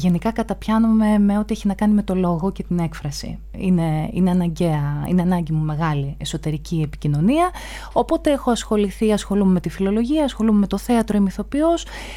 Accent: Patras, Western Greece, Greece; Ήμουνα για κάποιους μήνες σε τοπικό ραδιόφωνο στην πόλη μου, σε εκπομπή πολιτισμού.

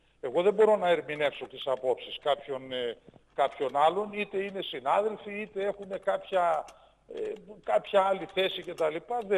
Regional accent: Thessaloniki, Central Macedonia, Greece; Εγώ δηλαδή που είμαι από τη Θεσσαλονίκη και συναναστρέφομαι εκεί με κόσμο

